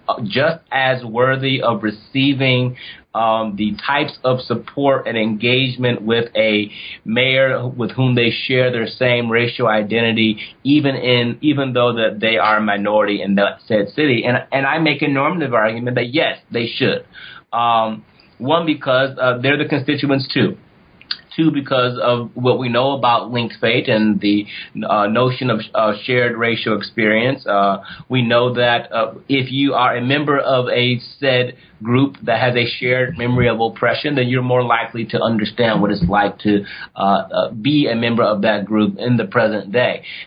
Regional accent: Ohio, United States; One, on full disclosure, I'm from Ohio.

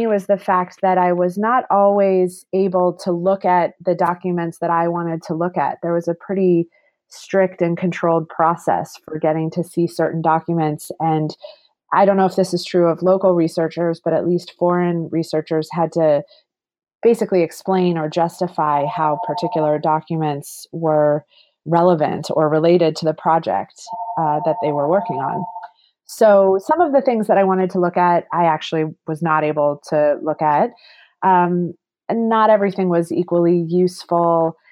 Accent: Washington, District of Columbia, United States; now in San Francisco, United States; So I grew up in the Washington, D.C. area. I did my undergraduate at Brown University.

